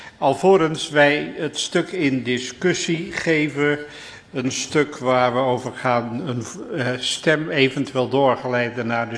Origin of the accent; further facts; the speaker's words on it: Rotterdam, South Holland, Netherlands; Ja, als Rotterdammer heb ik bij Dijkzicht een heel ander gevoel.